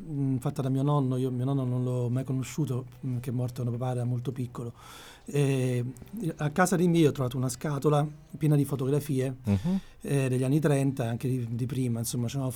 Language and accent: Italian; Naples, Campania, Italy; Sono di Napoli.